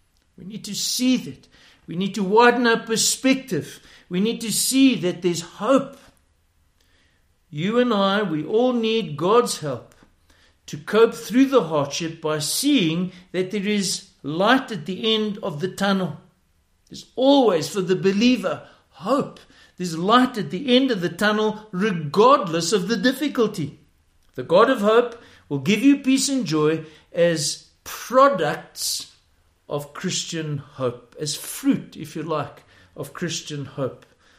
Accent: South Africa; It's no use me, as a South African, stuck in Wuhan, hoping that the Americans would put me on their plane.

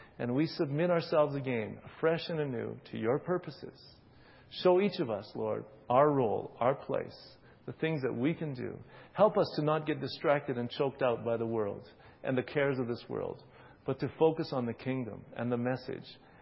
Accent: Western Canada, Canada; Actually, I'm from Western Canada, and I'm almost on the opposite side of the ball as South Africa.

